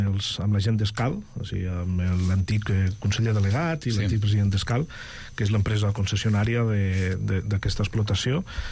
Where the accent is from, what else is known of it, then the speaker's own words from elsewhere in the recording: Valencian Community, Spain; no és que sigui de Castelló, sóc del Baix Maestrat, que és la comarca, que la capital és Vinaròs, i sóc d'allà.